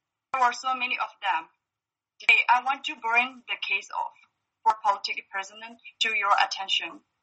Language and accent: English; Tibet, China; English is a second language; I grew up in Tibet.